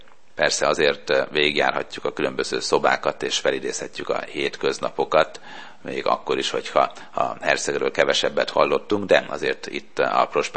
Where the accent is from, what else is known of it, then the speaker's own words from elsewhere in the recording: Sopron, Győr-Moson-Sopron, Hungary; born there; Én Sopronban születtem